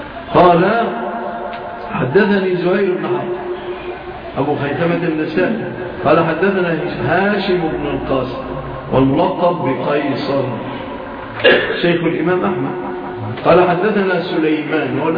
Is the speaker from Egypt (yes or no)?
yes; Egypt; وعافى الله بلادنا مصر من هذه الهزات